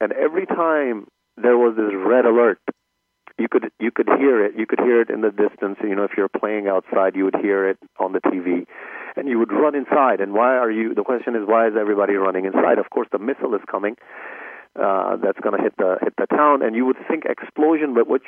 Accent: Saudi Arabia; Well, I grew up in Saudi Arabia.

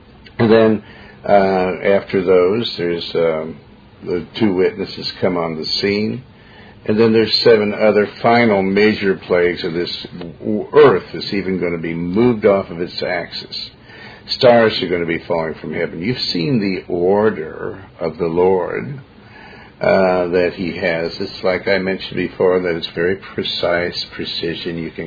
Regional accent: Montana, United States; And I come from Montana. And, you know, I know what a steep mountain is like.

